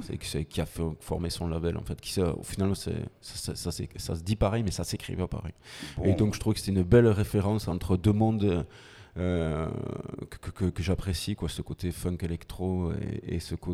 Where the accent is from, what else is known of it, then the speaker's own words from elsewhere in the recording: Toulouse, Occitanie, France; now in Ariège, France; Alors moi, là, je suis de Toulouse à la base.